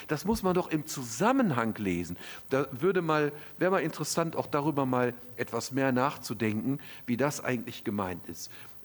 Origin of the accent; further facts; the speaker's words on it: North Rhine-Westphalia, Germany; da merkt man, ich komme aus Nordrhein-Westfalen